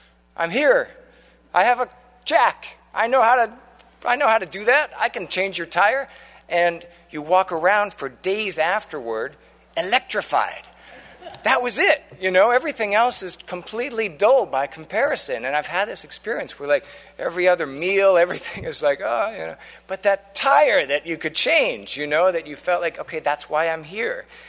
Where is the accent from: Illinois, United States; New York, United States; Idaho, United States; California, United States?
Illinois, United States; Chicago; He was a hero of mine growing up in Chicago